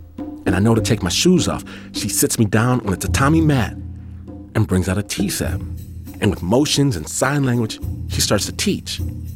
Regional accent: Midwest, United States; I'm from the Midwest, so I tell her, unfortunately, Gomen Nasai, I've got to give her a great big American hug now.

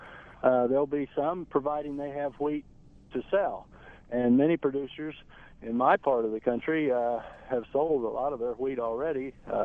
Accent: United States; But it also is somewhat pleasing for us as American producers, because we're in a position where we have high quality.

